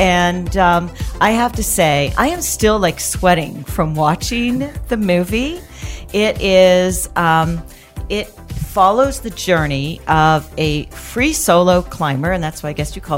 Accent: Canada; I'm Canadian.

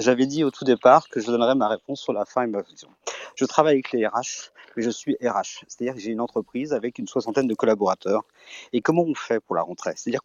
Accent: Belgium; je suis belge

